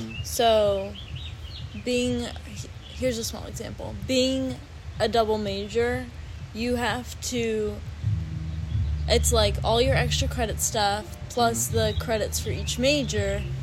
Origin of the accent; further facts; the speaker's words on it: California, United States; I'm from Southern California, and I'm a junior at High Point